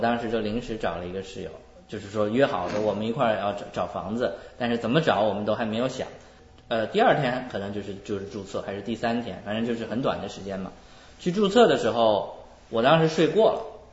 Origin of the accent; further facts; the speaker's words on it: Shanxi, China; 然后那个时候正好碰到一个老乡，就是山西的，我是山西的老乡